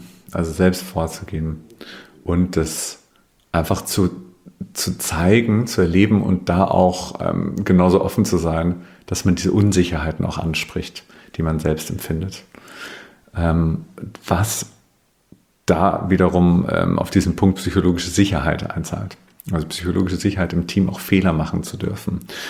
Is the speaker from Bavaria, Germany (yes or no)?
yes; Bavaria, Germany; Ich komme aus Bayern, das hört man vielleicht manchmal, ich bin mir gar nicht bewusst